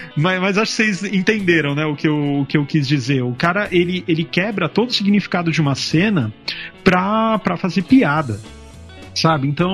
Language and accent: Portuguese; São Caetano do Sul, São Paulo, Brazil; born there; eu nasci em São Caetano, não é, só que eu nunca morei em São Caetano, mas eu nasci lá.